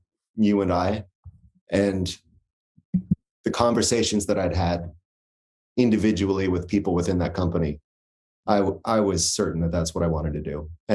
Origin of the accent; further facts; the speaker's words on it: Vermont, United States; I'm from Vermont. It gets cold.